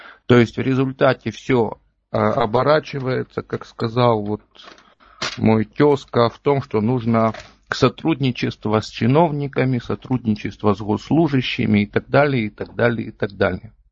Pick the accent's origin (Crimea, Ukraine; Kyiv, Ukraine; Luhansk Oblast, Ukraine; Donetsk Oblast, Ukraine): Kyiv, Ukraine; я из Киева.